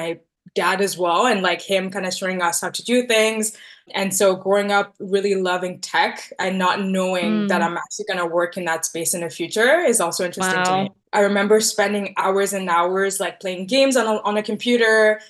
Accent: Tanzania; born there; I wanted to start with me being East African. So I was born in Tanzania. My dad is from Congo. And so I come from this, in quotes, mixed family with, two parents coming from like neighboring countries.

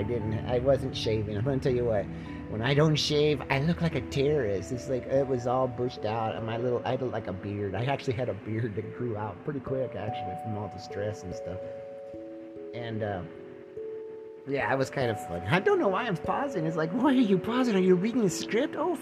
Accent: Spokane, Washington, United States; moved away; I was born in Spokane, Washington. I lived there until 1980. We were supposed to leave, like, right during that time when Mount St. Helens exploded.

